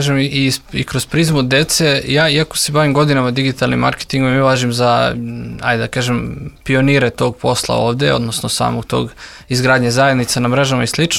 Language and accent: Serbian; Kragujevac, Šumadija and Western Serbia, Serbia; Ja sam iz Kragujevca, ako sedim kod kuće u Kragujevcu 360 dana u godini